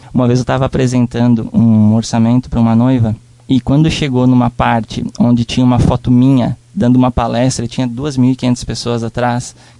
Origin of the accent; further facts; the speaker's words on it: Guaporé, Rio Grande do Sul, Brazil; dizer que sou gaúcho, que sou de uma cidade chamada Guaporé, né?